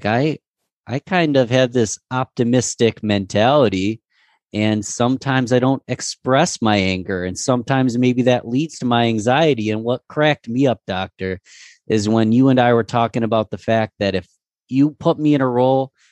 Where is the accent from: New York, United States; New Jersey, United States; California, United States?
New York, United States; Rochester; And I'm from Rochester, New York.